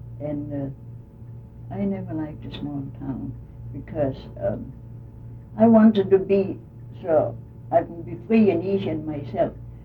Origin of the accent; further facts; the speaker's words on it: Copenhagen, Capital Region of Denmark, Denmark; and I came right from Copenhagen.